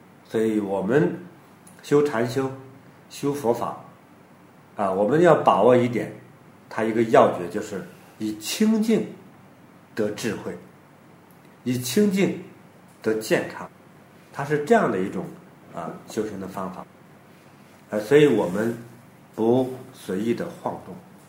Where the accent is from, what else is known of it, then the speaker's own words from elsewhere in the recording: Hebei, China; 我记得小时候在河北家乡啊